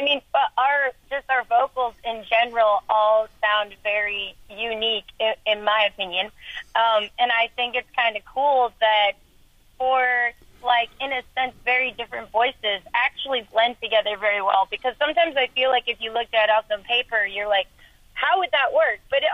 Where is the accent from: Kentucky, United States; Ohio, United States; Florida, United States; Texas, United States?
Kentucky, United States; I'm from Kentucky